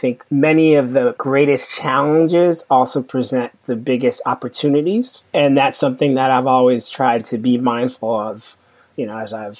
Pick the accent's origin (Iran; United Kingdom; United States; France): United States; Miami, Florida; also born or lived in New York; I said that I was from Haiti, which is where my entire family's from. I spent every summer there growing up, but I was actually born in New York and I grew up in Miami.